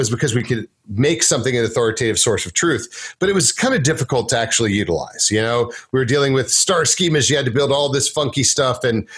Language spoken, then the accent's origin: English; Texas, United States; I am a Texan, reinstalled Texan. I moved away for a bit, but I'm back now.